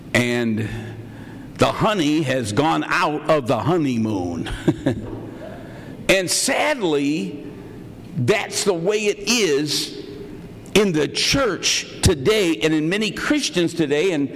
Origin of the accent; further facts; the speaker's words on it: United States; I couldn't do it. I'm an American. I said, "Get me a chair. Get me a chair,"